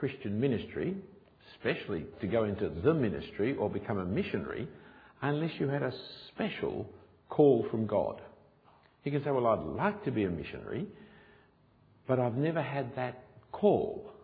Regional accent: Australia; I was born in Australia.

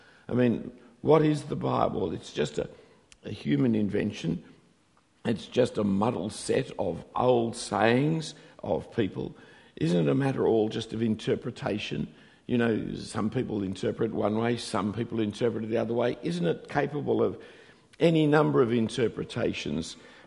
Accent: Australia; accent: Australian; it might just help you to forget that I'm an Australian, because you won't hear the accent so much.

